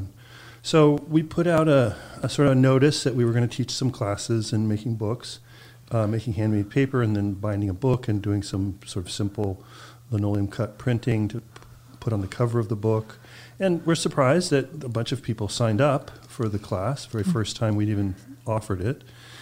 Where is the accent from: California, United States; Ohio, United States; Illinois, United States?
California, United States; now in Kalamazoo, United States; I'm originally from California. And I published a book in California, and that helped me get into the graduate program here at Western with the fellowship.